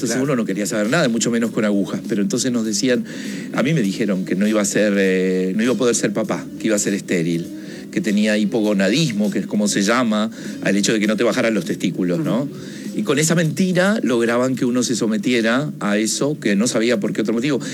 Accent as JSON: {"language": "Spanish", "town": "La Unión", "region": "Los Ríos", "country": "Chile", "tie": "born there", "said": "yo nací en La Unión"}